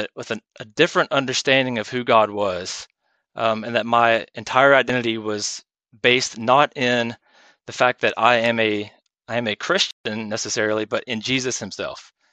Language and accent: English; Southeastern United States, United States; I grew up in the South, not South London, southeastern United States, where everyone is expected to go to church.